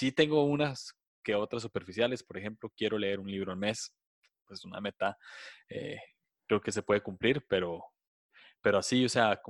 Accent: Costa Rica; soy de Costa Rica, tengo 27 años, ya casi 28, estoy casado

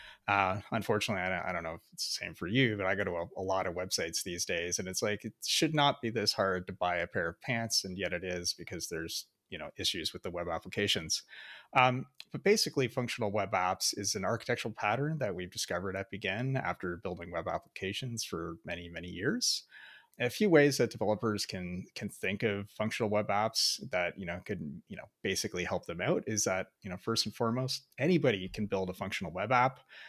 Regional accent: Canada; I'm also a Canadian. I should probably get that out of the way immediately because I will sound funny to some of your American listeners, and I will prove it by saying about.

